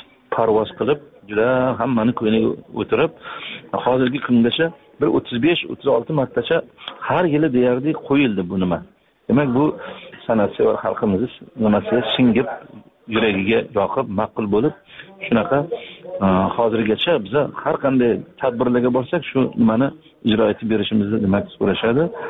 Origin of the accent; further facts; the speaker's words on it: Tashkent, Uzbekistan; o'sha Toshkent shahrida Do'mbirobod degan mahalla bor, mahallada biz bitta mahallada tug'ilib o'sganmiz.